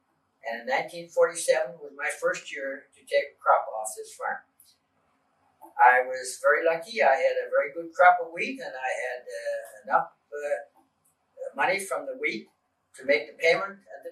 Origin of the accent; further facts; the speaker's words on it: Mississauga, Ontario, Canada; born there; Well, as I just say, I was born in Mississauga, really Toronto Township.